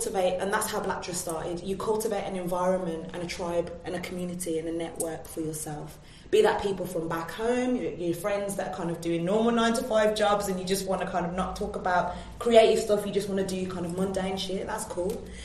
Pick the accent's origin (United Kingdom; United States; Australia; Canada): United Kingdom; Birmingham, West Midlands; I'm from Birmingham.